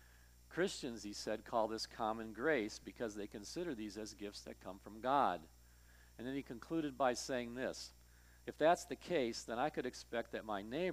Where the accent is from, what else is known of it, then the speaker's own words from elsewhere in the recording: Detroit, Michigan, United States; I grew up in Detroit.